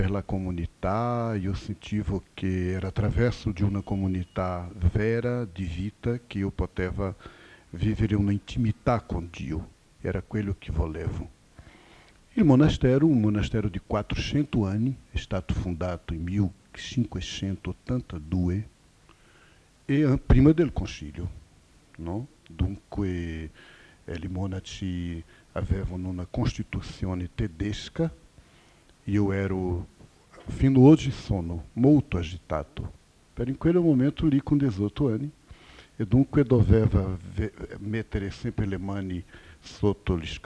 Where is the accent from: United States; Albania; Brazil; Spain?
Brazil; Camaragibe, Pernambuco; born there; Italian is a second language; Io sono nato in Recife, quer dizer, nel grande Recife, Camaragibe, e di una famiglia di operari.